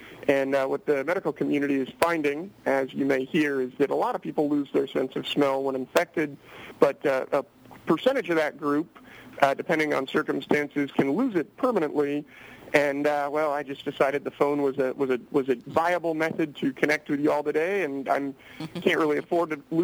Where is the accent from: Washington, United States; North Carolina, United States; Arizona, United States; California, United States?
California, United States; Petaluma; I was born in Petaluma. Well, born in Santa Rosa. Grew up in Petaluma all the way through regular education, through high school.